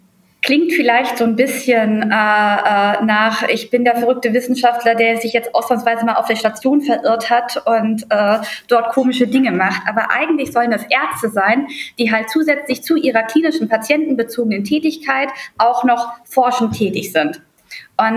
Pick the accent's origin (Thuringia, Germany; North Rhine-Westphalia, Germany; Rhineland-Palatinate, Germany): North Rhine-Westphalia, Germany; Bochum; ich komme aus Bochum